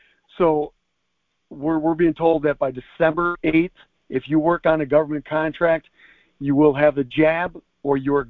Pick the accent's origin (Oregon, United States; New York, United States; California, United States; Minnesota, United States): New York, United States; Webster; I'm from Rochester, New York. Actually, Webster, New York. I grew up there.